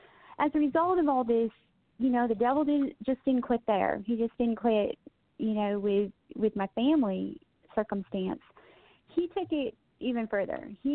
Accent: Midwest, United States; My background, I grew up in the Midwest, actually.

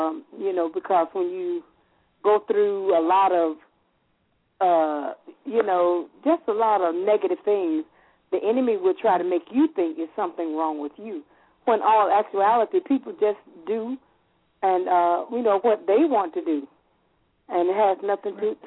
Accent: Atlanta, Georgia, United States; Out of all the singers that he knew, I was one from Atlanta that he chose

